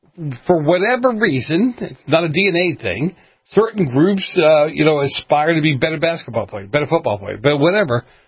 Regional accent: Boston, Massachusetts, United States; It's funny you should say that because where I grew up in Boston, in the streets of Boston, you talk about the hood where I grew up

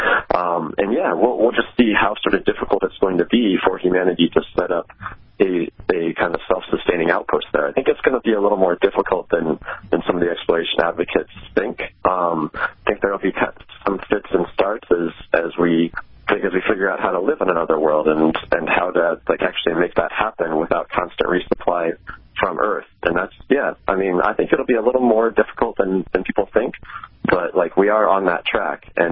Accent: Arizona, United States; I grew up like in Arizona, and there was pretty pristine desert right around my family's house.

